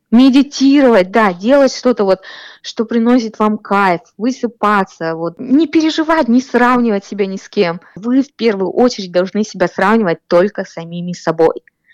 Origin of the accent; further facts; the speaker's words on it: Bely Yar, Khanty-Mansi Autonomous Okrug, Russia; born there; also born or lived in Tyumen; Я вообще родилась в Сургуте, в маленьком поселке Белый Яр. И затем уже после школы я уехала учиться в Тюмень